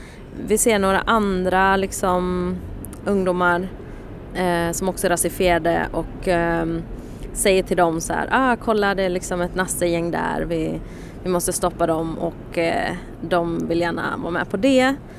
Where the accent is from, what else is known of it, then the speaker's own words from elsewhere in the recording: Västra Götaland County, Sweden; och jag är uppväxt lite utanför Göteborg och sen flyttade jag till Göteborg när jag var 14-15